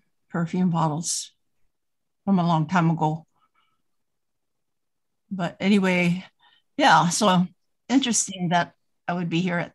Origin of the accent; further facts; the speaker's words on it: Hilo, Hawaii, United States; born there; my family is from Hawaii Island. Okay. So from Kohala, I was born in Hilo.